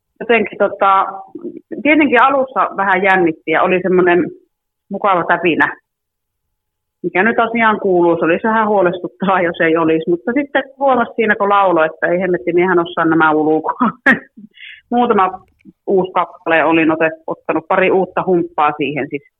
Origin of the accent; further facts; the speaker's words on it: Sodankylä, Lapland, Finland; No ehkä tuolla Sodankylässä ihmiset tunnistaa, kun siellä kotipuolella käy